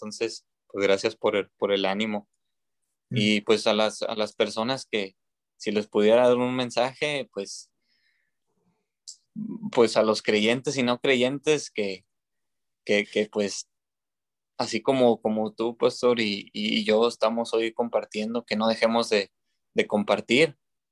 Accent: Monterrey, Nuevo León, Mexico; porque yo soy de Monterrey, por ahí se hacen muchas carnes asadas.

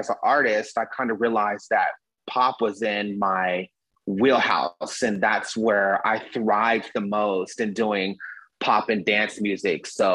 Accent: Texas, United States; I am from Texas.

